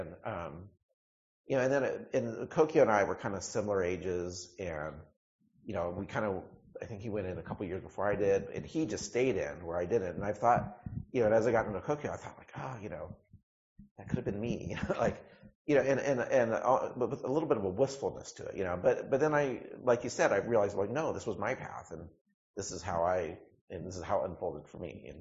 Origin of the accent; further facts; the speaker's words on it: Oakland, California, United States; You know, like, you know, I'm from Oakland. I'm an American.